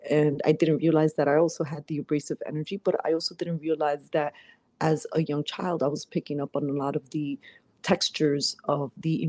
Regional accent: Brooklyn, New York, United States; Being in New York, growing up in Brooklyn, not so necessarily politically correct.

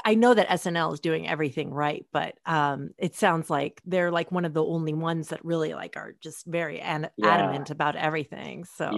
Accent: Portland, Oregon, United States; I'm from Portland.

